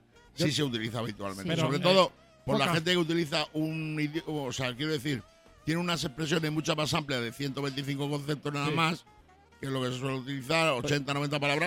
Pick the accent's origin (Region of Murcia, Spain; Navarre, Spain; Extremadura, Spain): Extremadura, Spain; es un calificativo que se utiliza en mi tierra, en Extremadura.